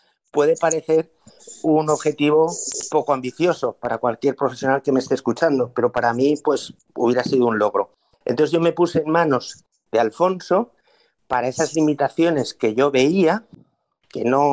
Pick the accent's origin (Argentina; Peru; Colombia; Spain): Spain; Zaragoza, Aragon; comencé pues a dar clases allá en Zaragoza, mi tierra